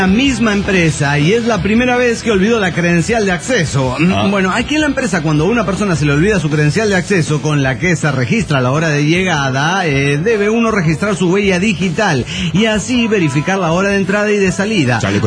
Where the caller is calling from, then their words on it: Riobamba, Chimborazo, Ecuador; Desde la Sultana de los Andes, Ecuador.